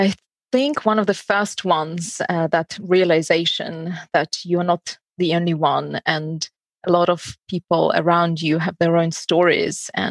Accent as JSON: {"language": "English", "country": "Uzbekistan", "second_language": "English", "said": "I was brought up on a lot of Russian literature classics. So I'm from Uzbekistan, Central Asia. I didn't see a computer until I was about 18."}